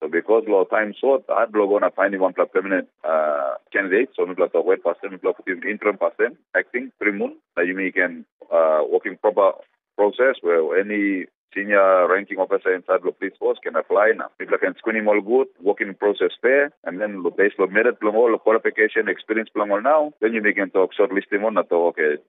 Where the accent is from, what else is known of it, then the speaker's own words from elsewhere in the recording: Bougainville, Papua New Guinea; I'm from Bougainville